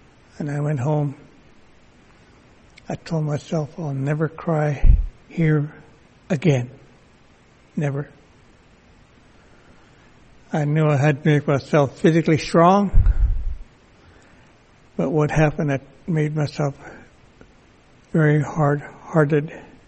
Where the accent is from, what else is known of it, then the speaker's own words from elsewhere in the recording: Haines, Alaska, United States; But I grew up here in Haines umpteen hundred years ago.